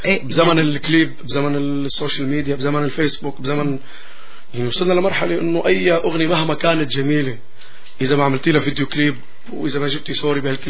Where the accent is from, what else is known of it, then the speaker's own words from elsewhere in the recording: Syria; أنا انطلقت من سوريا وبفتخر